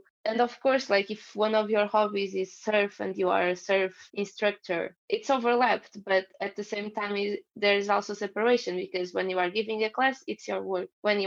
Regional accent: Lisbon, Portugal; also born or lived in Belgium / Netherlands; now in Bulgaria; I'm from Lisbon. What else? I lived in Belgium and in the Netherlands before, and now I'm starting my digital nomad lifestyle. I'm right now in Bulgaria.

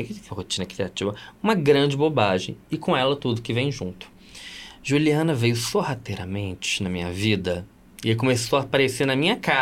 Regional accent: São Domingos do Prata, Minas Gerais, Brazil; Mas eu vim do interior de Minas, interiorzão de Minas, São Domingos do Prata, né? Um beijo pra todos os pratianos.

